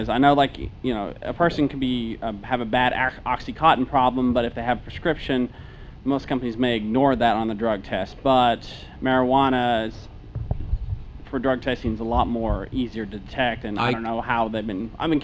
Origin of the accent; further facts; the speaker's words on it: Tennessee, United States; like I'm from Tennessee, which means we're probably second to last to get medical marijuana.